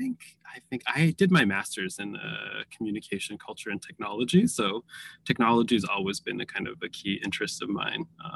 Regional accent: Massachusetts, United States; Yeah, I grew up in Massachusetts, which was a really interesting place to spend one's formative years in the 80s and early 90s. My family is definitely Cambodian.

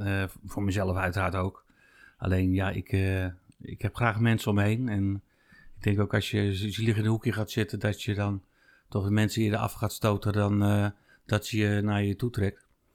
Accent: Utrecht, Netherlands; Ik ben niet geboren in Kanaleiland. Ik ben geboren in Witte Vrouwen.

